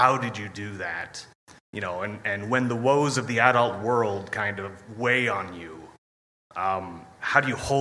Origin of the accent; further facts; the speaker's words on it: Canada; from Canada, eh?